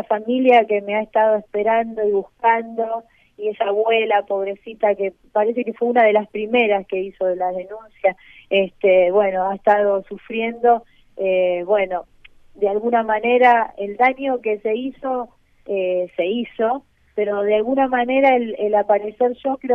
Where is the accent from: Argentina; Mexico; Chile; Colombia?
Argentina; hablo como ciudadana, ¿no? Como argentina, y me duele ver al país dividido.